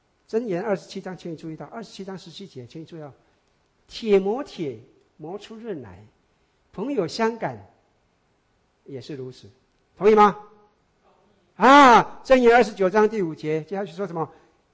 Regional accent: China; 这就是我们中国人说的出外靠朋友

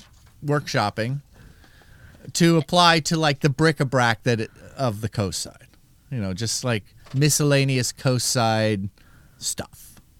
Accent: San Diego, California, United States; My old stomping grounds, Ensenada, Mexico. I grew up in San Diego, and we did many a road trip to Ensenada.

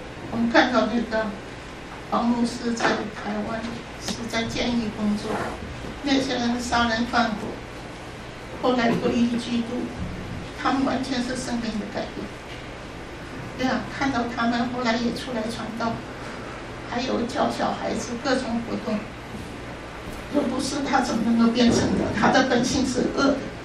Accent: China; 我是中国人

